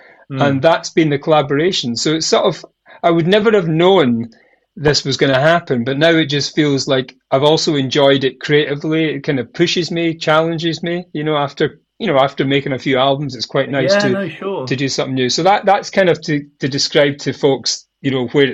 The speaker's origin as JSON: {"language": "English", "town": "Mull", "region": "Scotland", "country": "United Kingdom", "tie": "born or raised there", "said": "as a kid growing up in Mull"}